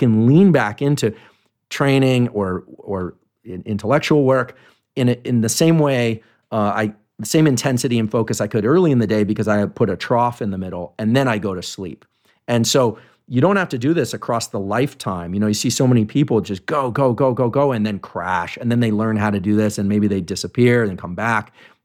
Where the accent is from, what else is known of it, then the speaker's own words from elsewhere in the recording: California, United States; I grew up in the Bay Area and I've been down to Esalen